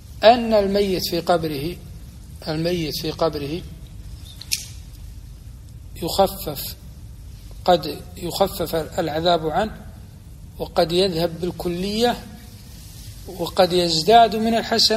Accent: Kuwait; عندنا في الكويت وعي في هذا الحمد لله

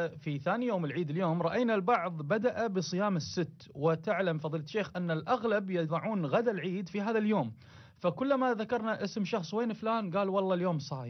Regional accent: Kuwait; وعندنا في الكويت خاصة بفضله عز وجل

